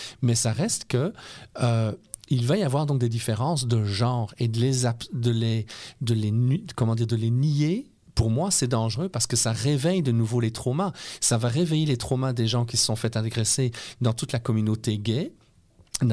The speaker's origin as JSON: {"language": "French", "town": "Liège", "region": "Wallonia", "country": "Belgium", "lives_now": "Canada", "said": "je suis néo-québécois, mais je suis quoi? Quelque part? Je suis belge, je suis originaire de Liège"}